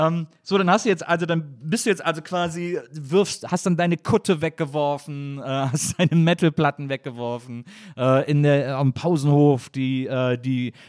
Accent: Stuttgart, Baden-Württemberg, Germany; Ja, als Stuttgarter

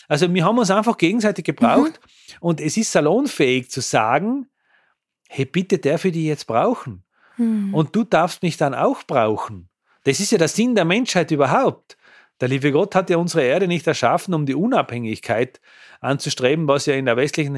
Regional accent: Amlach, Tyrol, Austria; jetzt haben wir nicht einmal einen Skilift, keine Piste in Amlach, wo ich aufgewachsen bin.

